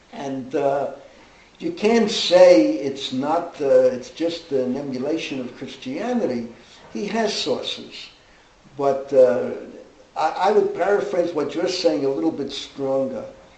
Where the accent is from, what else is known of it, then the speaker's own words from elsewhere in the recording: Bronx, New York, United States; you're from Boston, B'nai Akiva, I'm from the Bronx, B'nai Akiva